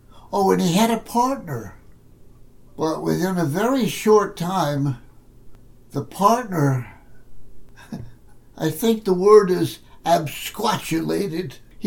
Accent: New Haven, Connecticut, United States; also born or lived in Danbury, Connecticut; I was born in New Haven, Connecticut, 1921. October 25th, at 427 Ellsworth Avenue, New Haven, Connecticut. I went to elementary school called Roger Sherman, and before I went to middle school, my family moved to Danbury, Connecticut.

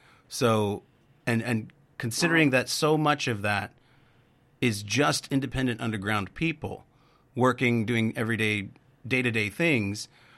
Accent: Arizona, United States; For a little bit about me, I'm from Arizona. I grew up there. I moved here about a year ago, a little over a year ago.

